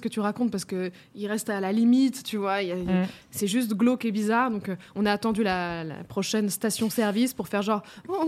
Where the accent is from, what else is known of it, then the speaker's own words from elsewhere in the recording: Sevran, Île-de-France, France; Quand j'étais petite, j'habitais à Sevran-Bodot, c'est une cité qui est un peu chaude.